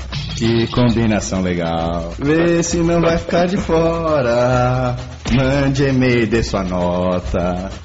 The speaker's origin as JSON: {"language": "Portuguese", "country": "Argentina", "second_language": "Portuguese", "said": "Sou argentino"}